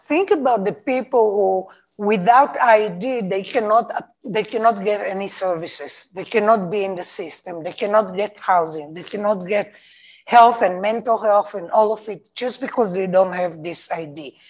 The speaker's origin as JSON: {"language": "English", "country": "Israel", "said": "And because I come from Israel, a place of war between the three traditions"}